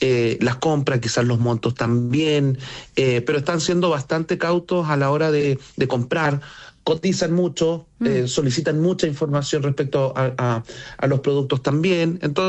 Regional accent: Chile; Sí, de la tradición, y además que somos chilenos

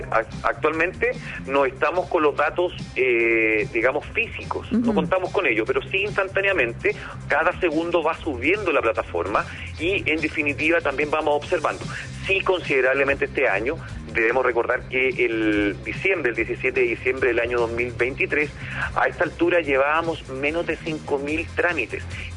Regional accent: Chile; los carabineros sí deben ir a sufragar, como todo chileno, porque somos parte de nuestro país

